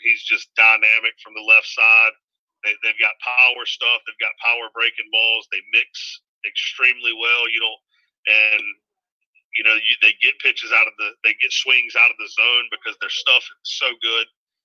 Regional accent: North Carolina, United States; Growing up in East Carolina, Pirate, you know, going to school there, following the program, was one big part of it.

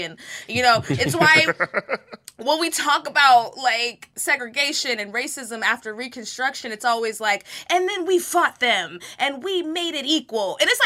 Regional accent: Texas, United States; because I'm from, this is my home state, is Texas.

